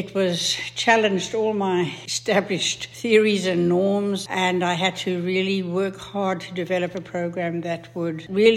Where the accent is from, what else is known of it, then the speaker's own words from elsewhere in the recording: South Africa; also born or lived in England / Vancouver; Formerly lived in Vancouver, and before that, we lived in South Africa. I was born in England, and my parents emigrated to South Africa when I was a child. We had a really good life in South Africa